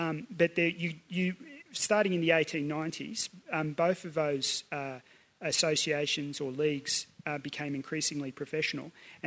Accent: Sydney, New South Wales, Australia; And I come from Sydney.

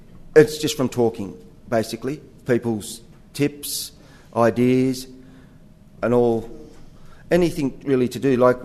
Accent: New South Wales, Australia; although we're not from England. I come from central New South Wales.

